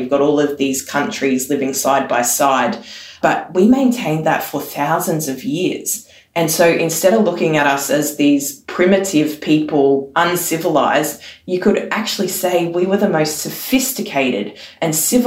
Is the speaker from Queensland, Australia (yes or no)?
yes; Queensland, Australia; born there; now in Sydney, Australia; I'm actually a Waka Waka woman. That is my nation. And I've lived on Gubbi Gubbi country, and I was born on Yindinji country, and I live on Gadigal country today.